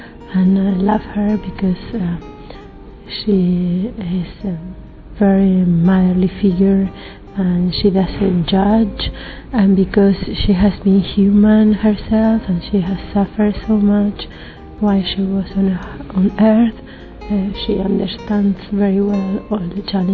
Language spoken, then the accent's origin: English; Italy; I'm from Italy. That's my mom, she's English. I'm a devout Catholic